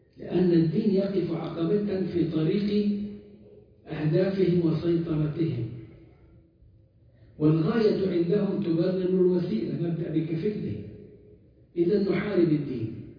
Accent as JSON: {"language": "Arabic", "country": "Egypt", "said": "يعني إحنا عندنا في مصر الآن في إلحاد"}